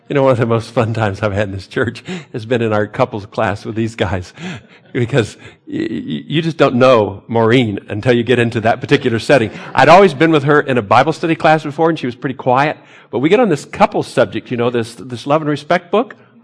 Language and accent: English; Texas, United States; Southern California and all that, growing up in Texas. I grew up with hymnals too, and we heard about California.